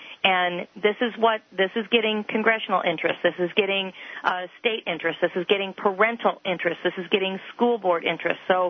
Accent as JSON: {"language": "English", "region": "Oregon", "country": "United States", "said": "And Oregon, of course, I'm from Oregon"}